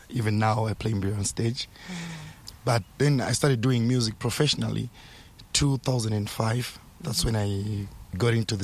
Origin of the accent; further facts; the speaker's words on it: Murewa, Mashonaland East, Zimbabwe; I was born in Murewa, and I grew up there. I think partly I learned there and then came to the city 2003 when I was doing my Form 3.